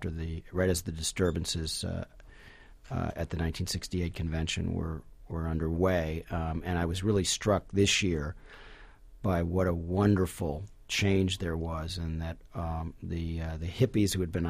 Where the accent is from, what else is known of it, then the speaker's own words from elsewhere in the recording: Chicago, Illinois, United States; They came up kind of with Adlai Stevenson in Illinois, where I was born and raised in Chicago.